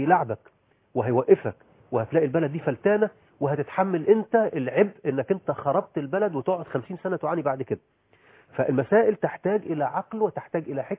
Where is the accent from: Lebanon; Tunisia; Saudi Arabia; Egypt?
Egypt; الكلام ده ما كانش عندنا في مصر لانه غير مطروح.